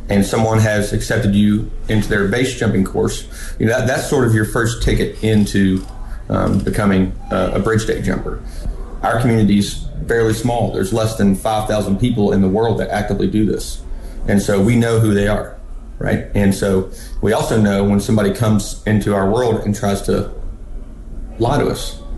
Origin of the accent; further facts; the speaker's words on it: West Virginia, United States; You know, it has a special place in my heart because this is my hometown.